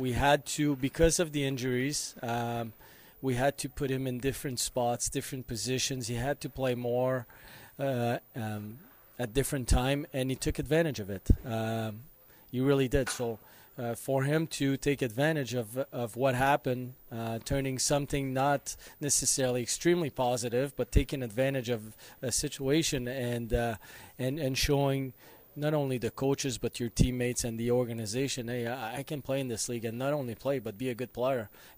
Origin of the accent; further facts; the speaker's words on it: Canada; Being Canadian, part of your heart wants Team Canada to win